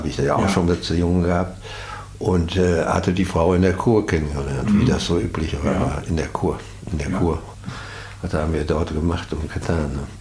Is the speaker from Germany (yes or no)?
yes; Witten, North Rhine-Westphalia, Germany; born there; Und ich war ja Dortmunder Junge. Ich bin ja nicht aus Dortmund, ich bin ja aus Witten geboren.